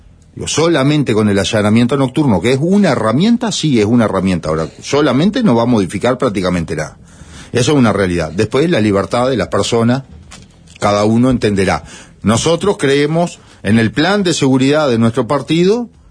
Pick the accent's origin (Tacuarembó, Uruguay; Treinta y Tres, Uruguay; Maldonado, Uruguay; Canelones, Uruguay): Tacuarembó, Uruguay; Paso de los Toros; te puedo poner un ejemplo, la de mi pueblo, Paso de los Toros